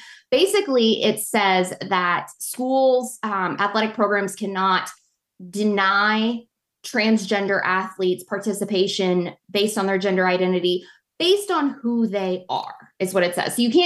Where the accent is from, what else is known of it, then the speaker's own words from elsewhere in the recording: Indianapolis, Indiana, United States; Like, as I'm also from Indianapolis, just like you, Charlie